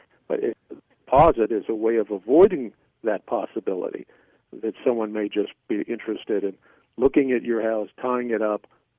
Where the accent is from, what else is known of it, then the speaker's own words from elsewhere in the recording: California, United States; So, Gil, my background is that I'm a Californian. I was born in Santa Monica. I grew up in the San Fernando Valley. I went to public school from grammar school to high school in the Valley.